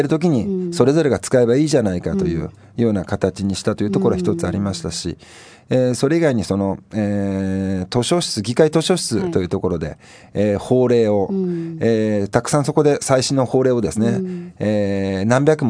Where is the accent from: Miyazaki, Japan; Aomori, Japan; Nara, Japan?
Nara, Japan; now in Zushi, Japan; もともと奈良県奈良市の出身です。